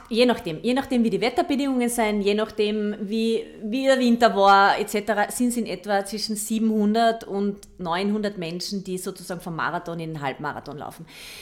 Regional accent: Carinthia, Austria; now in Vienna, Austria; Also ich bin eine Kärntnerin, ja, und ich, wenn manchmal denke ich mir, wenn ich dann zurückfahre in die Heimat, denke ich mir, oh, was ist da los?

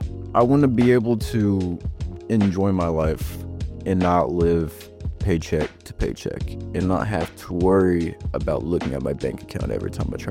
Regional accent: Joplin, Missouri, United States; born there; I was born in Joplin.

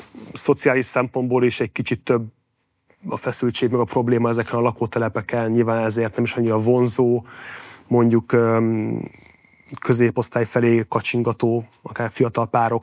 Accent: Miskolc, Borsod-Abaúj-Zemplén, Hungary; én egy szocialista lakótelepen nőttem fel, ahol azért, mint ott Miskolcon, emlékszem, hogy hatalmas zöld terek voltak.

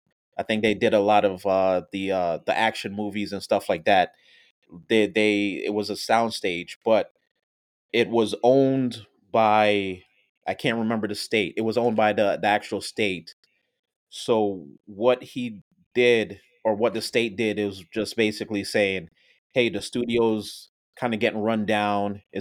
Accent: Jamaica; I definitely love being Jamaican

